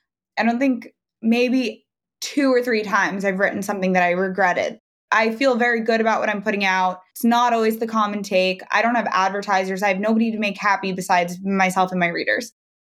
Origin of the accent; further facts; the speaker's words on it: Long Island, New York, United States; As I mentioned, I'm from Long Island.